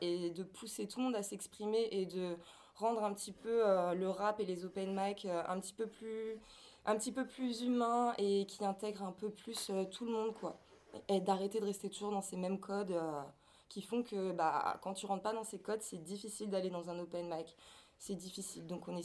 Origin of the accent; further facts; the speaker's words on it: Nantes, Pays de la Loire, France; donc je viens de Nantes, je fais du rap hardcore